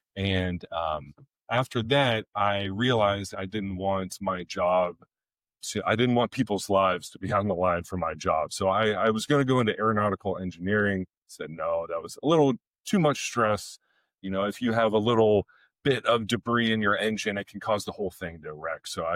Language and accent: English; Marietta, Ohio, United States; Well, I grew up in Southern Ohio, in Marietta, Ohio, a very small town.